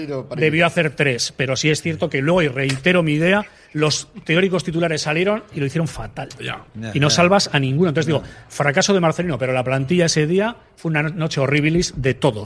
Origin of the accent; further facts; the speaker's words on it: Bilbao, Basque Country, Spain; Todos somos de aquí de Bilbao o vizcaíno, lo que sea, y somos forofos y tal.